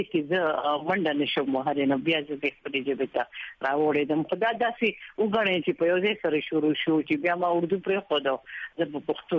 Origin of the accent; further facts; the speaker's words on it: Mardan, Khyber Pakhtunkhwa, Pakistan; زه هم د مردان یم او په مردان کې مې سبق ویلې دی.